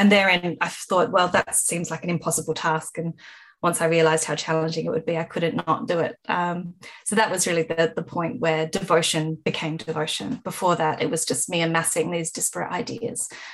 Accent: South Australia, Australia; growing up in the Adelaide Hills on Paramount Country, near villages like Harndorf, which is still a massive tourist destination, and the Barossa

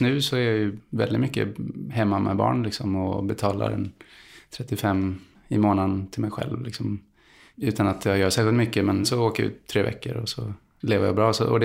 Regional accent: Gothenburg, Västra Götaland County, Sweden; Jag växte upp i Hammarkullen och när jag var 7 så flyttade vi till Landalabergen som inte är en förort alls.

